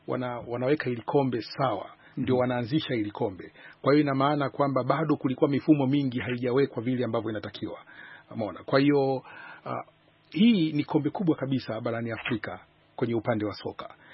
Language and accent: Swahili; Tanzania; Hasa watu ambao tunatokea Tanzania